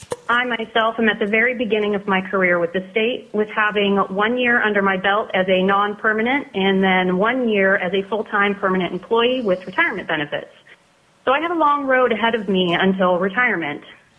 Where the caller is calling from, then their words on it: Wasilla, Alaska, United States; I'm calling today from Wasilla, Alaska. And I'm here today representing myself as a lifetime Alaskan